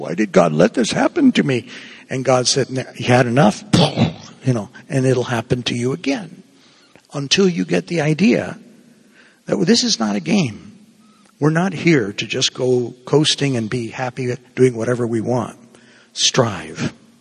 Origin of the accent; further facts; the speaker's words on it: Cuba; first language Spanish; English is a second language; Well, I didn't grow up in Spanish. I grew up in Cuba speaking Spanish.